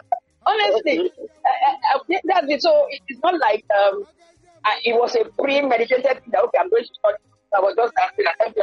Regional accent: Cameroon; I grew up in Cameroon. I've always loved that.

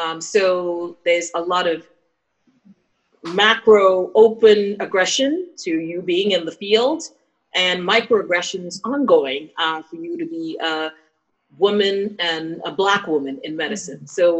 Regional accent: Nigeria; education was a fundamental thing in sort of the society in which I grew up in Nigeria.

